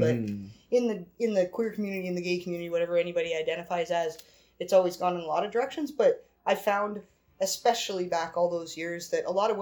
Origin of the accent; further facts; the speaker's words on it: Ontario, Canada; growing up in Southern Ontario